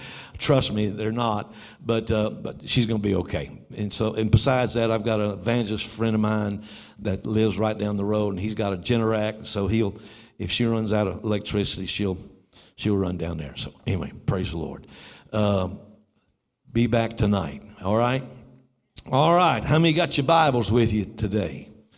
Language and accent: English; Louisiana, United States; now I'm from Louisiana, and I'm a Cajun, and I'm going to attempt to pronounce this word.